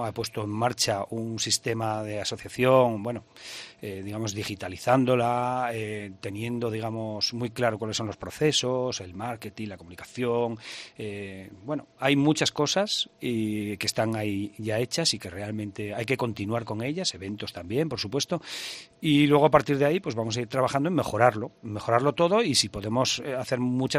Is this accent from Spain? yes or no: yes; Jaca, Aragon, Spain; somos muy de Jaca, pero queremos que vengas a vernos